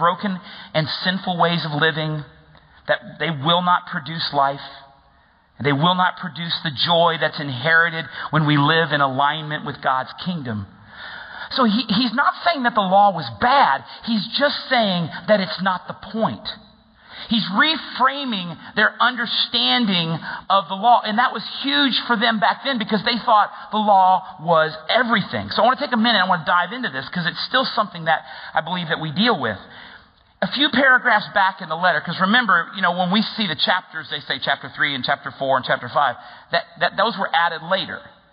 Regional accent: the South, United States; Okay, I'm from the South. We call these eyes.

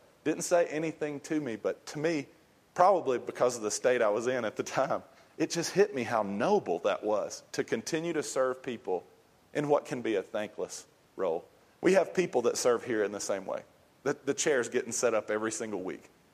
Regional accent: United States; But that's probably because I'm an American and a Protestant, and I don't put nobility up there.

